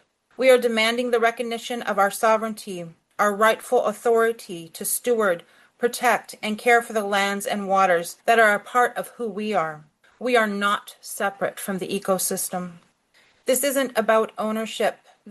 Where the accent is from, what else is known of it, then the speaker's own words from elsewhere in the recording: Alaska, United States; I am from the Duck Dane Tan or Kittiwake clan, and my spirit was born in Glacier Bay. I am a Tlingit matriarch in a long line of proud matriarchs.